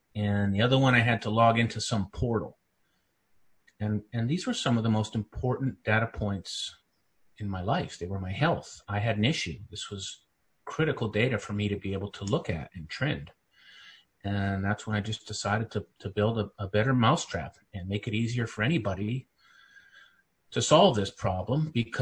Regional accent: Central Canada, Canada; now in United States; I'm originally from Central Canada and have always been in the technology field

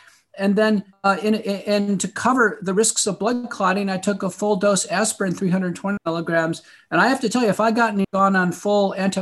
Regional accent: United States; just as an American, you know, like anybody else in the spring and the pandemic

